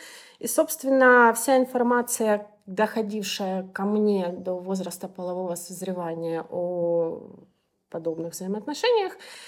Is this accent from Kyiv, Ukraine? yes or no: no; Kharkiv, Kharkiv Oblast, Ukraine; Я сама из Украины, из города Харьков. Родилась там. Там, собственно, всем и занималась.